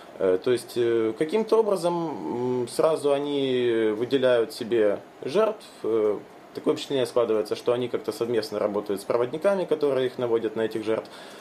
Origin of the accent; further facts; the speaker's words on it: Crimea, Ukraine; Обычная процедура, которая уже стала такой обычной для нас, для крымчан.